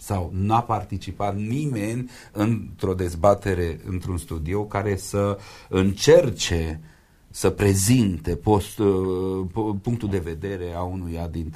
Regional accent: Oradea, Bihor County, Romania; now in Târgu Mureș, Romania; Eu ca orădean întotdeauna am simțit că am un patriotism local.

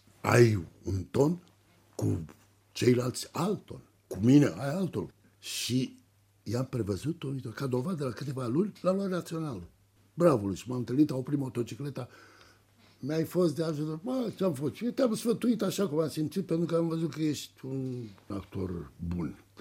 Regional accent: Romania; Dar eu mă mențin pe poziție pentru că am demonstrat că sunt român.

